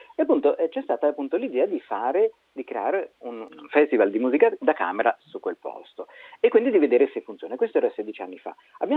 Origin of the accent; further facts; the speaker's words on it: Ticino, Switzerland; io ogni tanto appunto stando in Ticino, cioè, soprattutto essendo ticinese